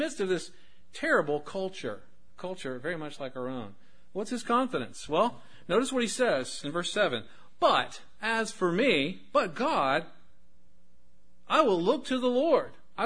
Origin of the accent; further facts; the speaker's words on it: Pottsville, Arkansas, United States; I'm an American. I'm a Westerner. I'm an Arkansan. I'm a resident of Pope County, a citizen of Pottsville